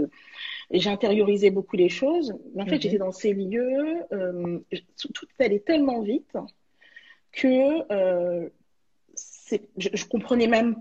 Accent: Villetaneuse, Île-de-France, France; also born or lived in Saint-Ouen; Bon, moi je suis issue d'une famille populaire. J'ai grandi à Villetaneuse et puis à Saint-Ouen.

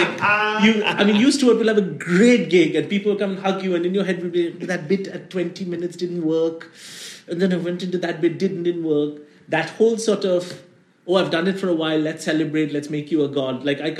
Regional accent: India; And I know, as an Indian person, I should be.

